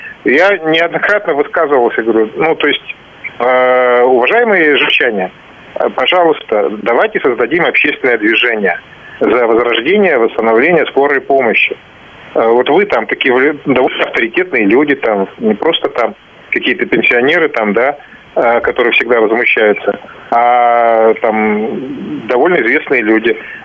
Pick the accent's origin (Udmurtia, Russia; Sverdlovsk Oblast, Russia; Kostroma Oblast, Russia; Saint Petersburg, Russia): Udmurtia, Russia; Izhevsk; Я вот по Ижевску, то есть это мой родной город, сужу.